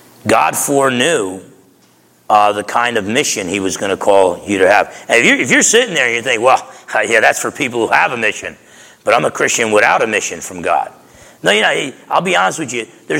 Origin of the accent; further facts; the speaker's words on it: New Jersey, United States; But I was just a fool growing up in New Jersey. You either had to be tough or you had to talk tough.